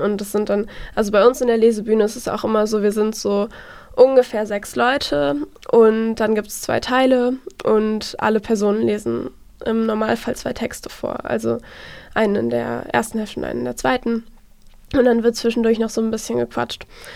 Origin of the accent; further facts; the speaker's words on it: Krefeld, North Rhine-Westphalia, Germany; moved away as an adult; now in Jena, Germany; Ich bin eigentlich aus NRW, also ich bin in Krefeld aufgewachsen und ich bin dann zum Studieren nach Jena gezogen. Also ich studiere hier Psychologie seit 2020.